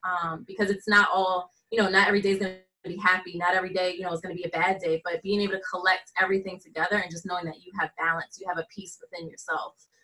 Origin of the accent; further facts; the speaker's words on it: New Jersey, United States; also born or lived in Dover, Delaware; because I'm from Jersey. I'm back in Jersey, my hometown, which is ironic.